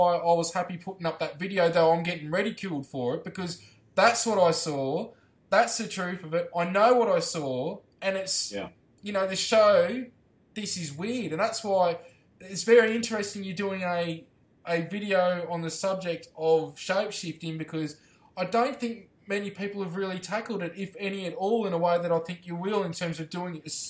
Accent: Albury, New South Wales, Australia; I went to Albury, my hometown, called out my family

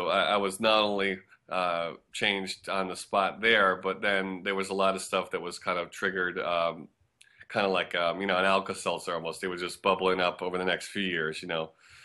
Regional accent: United States; So I was raised outside of New York City.

